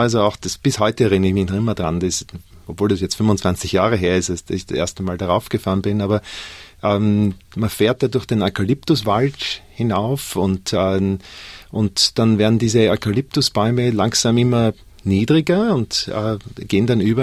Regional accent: Vienna, Austria; born there; als Österreicher, obwohl ich gebürtiger Wiener bin aber trotzdem natürlich immer schon in den Bergen gewesen bin.

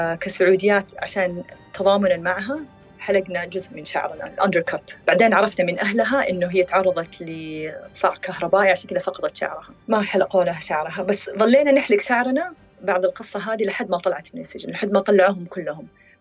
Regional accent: Mecca, Makkah Province, Saudi Arabia; لما كنت أنا من مكة، لما كنت أروح الحرم أطوف

